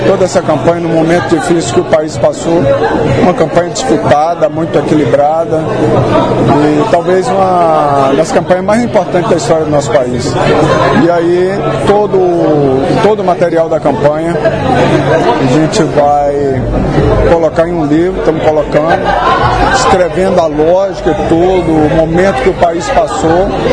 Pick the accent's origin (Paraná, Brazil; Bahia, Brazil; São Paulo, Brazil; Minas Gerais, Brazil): Bahia, Brazil; Vitória da Conquista; Eu fico feliz, assim, por ser minha terra